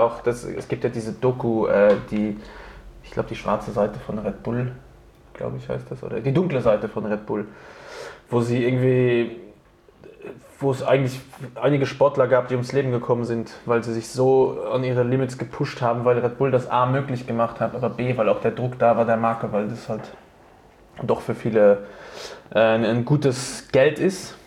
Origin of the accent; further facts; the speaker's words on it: Innsbruck, Tyrol, Austria; moved away; Also ich meine, vor 10 Jahren bin ich aus Innsbruck hergekommen.